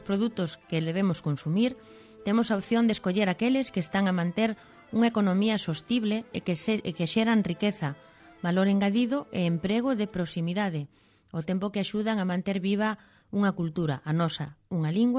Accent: Galicia, Spain; a nosa opción como consumidores galegos responsables sería a de escoller aqueles que están etiquetados na nosa lingua

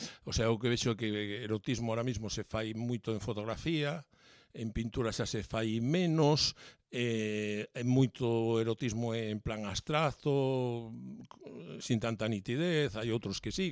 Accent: Valdeorras, Galicia, Spain; eu son de interior, que son de Valdeorras

